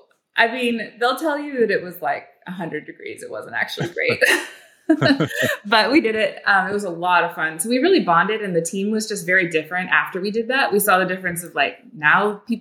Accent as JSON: {"language": "English", "region": "Oregon", "country": "United States", "also_born_or_lived": "Seattle", "lives_now": "San Francisco, United States", "said": "although I am from Oregon originally, so this isn't super weird. I lived in Oregon, moved to Seattle, lived in Oregon, and then moved down to San Francisco about 8 years ago."}